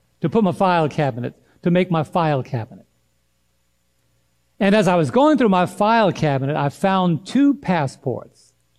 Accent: United States; born there; I said, well, I was born in America. I'm a citizen in America.

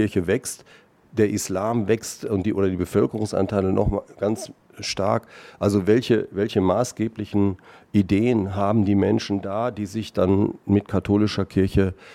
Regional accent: Austria; vielleicht ist das ähnlich auch bei uns in Österreich

